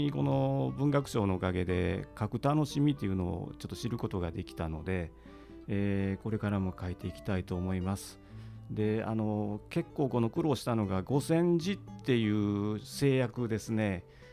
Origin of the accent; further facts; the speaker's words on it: Kyoto, Japan; 私自身が上翼で西陣で生まれて、はい、北区の学校に通ったりして、育ちましたので、